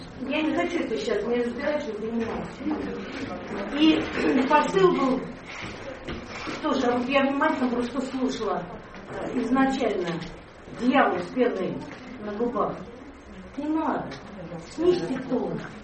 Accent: Moscow, Russia; я москвичка сама, не поэт

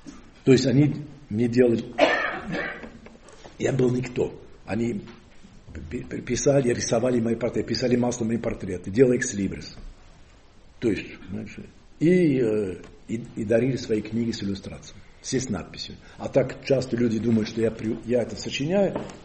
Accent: Nice, Provence-Alpes-Côte d'Azur, France; first language Provençal; Russian is a second language; я не малохольный француз, я из альпийских горцев, я из Ниццы.

